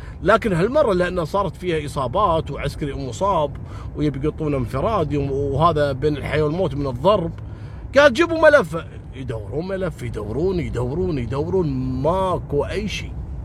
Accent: Kuwait; أنا ذاكر لكم قصة صارت عندنا في الكويت

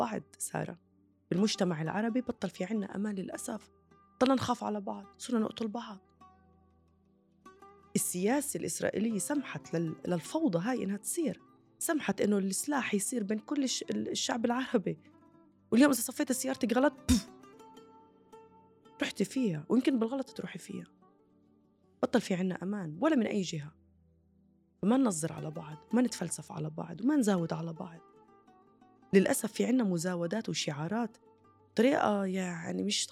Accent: Nazareth, Northern District, Israel; أنا فلسطينية انولدت بهاي المنطقة الجغرافية.

